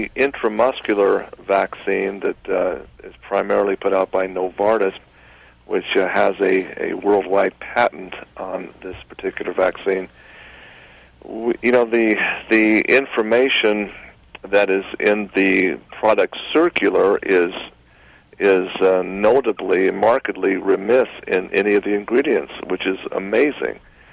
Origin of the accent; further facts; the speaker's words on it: Utah, United States; I've demanded in my home state of Utah, the health department